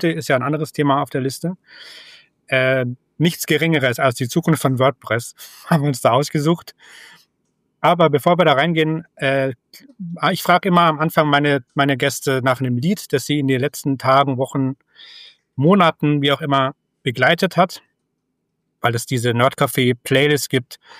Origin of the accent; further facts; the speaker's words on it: Munich, Bavaria, Germany; ist WordPress-Entwickler aus Bayern, meiner alten Heimat in München.